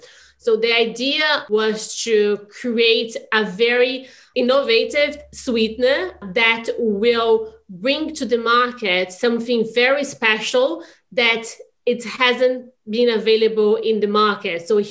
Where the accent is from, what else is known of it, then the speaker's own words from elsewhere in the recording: Brazil; moved away as an adult; now in London, United Kingdom; I am from Brazil, having been living in London for the past 15 years.